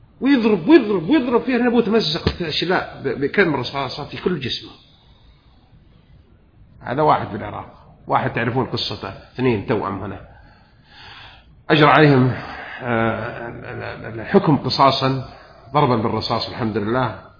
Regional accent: Jeddah, Makkah Province, Saudi Arabia; born there; طبعا أنا أعرف لغة الحجاز وأنا من أنا حجازي، أنا مولود بجدة

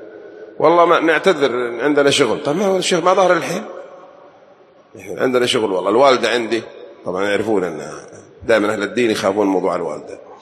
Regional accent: Taif, Makkah Province, Saudi Arabia; عندنا في الطائف أو عندنا العرب عيب نهمل الضيف،

